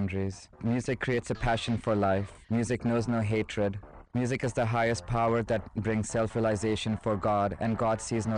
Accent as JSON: {"language": "English", "country": "Pakistan", "tie": "born or raised there", "said": "Being Hindu and growing up in Pakistan was a very challenging situation"}